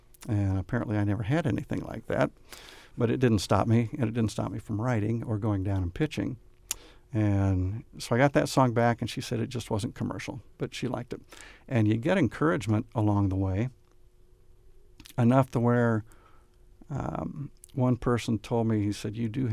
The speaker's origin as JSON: {"language": "English", "town": "Robinson", "country": "United States", "tie": "born or raised there", "said": "I was a disc jockey in Robinson, my hometown."}